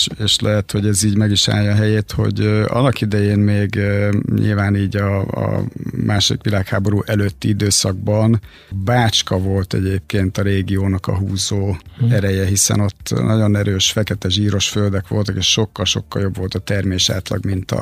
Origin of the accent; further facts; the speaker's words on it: Akasztó, Bács-Kiskun, Hungary; Konkrétan ott nőttem fel.